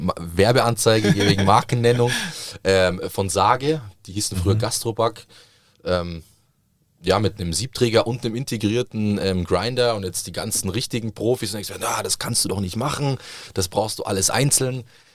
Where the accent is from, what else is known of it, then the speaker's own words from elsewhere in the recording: Southern Italy, Italy; ich komme aus Süditalien, da zahlst du für einen fantastischen Espresso 80 Cent